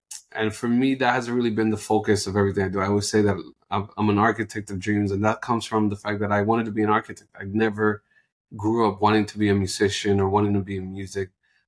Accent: Colombia; And I feel like that now about being Colombian. Like, my accent depends who I'm hanging out with.

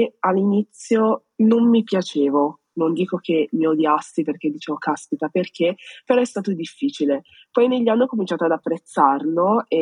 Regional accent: Veneto, Italy; moved away; io me ne sono andata dal Veneto odiando i veneti

